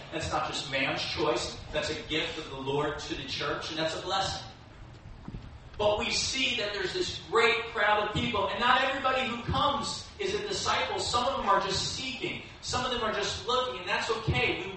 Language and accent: English; Long Island, New York, United States; now in Virginia, United States; Now, many of you know that I grew up in New York, on Long Island, or as we say, Long Island.